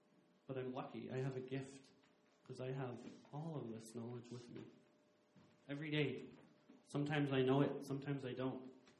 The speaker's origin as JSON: {"language": "English", "town": "McGrath", "region": "Alaska", "country": "United States", "tie": "born or raised there", "also_born_or_lived": "Bethel", "said": "I am from the Kuskokwim River. I was raised in Bethel. I grew up in McGrath."}